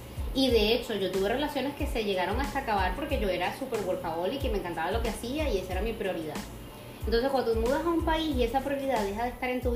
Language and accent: Spanish; Venezuela; moved away; yo vengo de Venezuela